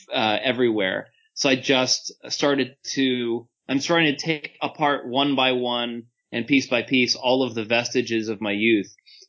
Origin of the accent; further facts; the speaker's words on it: Los Angeles, California, United States; now in Pittsburgh, United States; both of us, born and raised in Los Angeles, root for Colorado, and I don't even live in the Denver metropolitan area anymore. Shout out Pittsburgh.